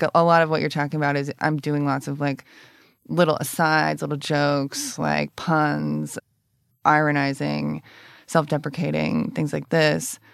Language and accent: English; Appalachia, United States; But I'm from Appalachia, so I can start doing it. I can start doing an accent